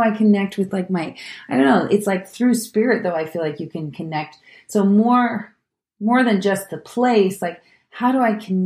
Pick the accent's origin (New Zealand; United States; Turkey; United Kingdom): United Kingdom; Scotland; because I come from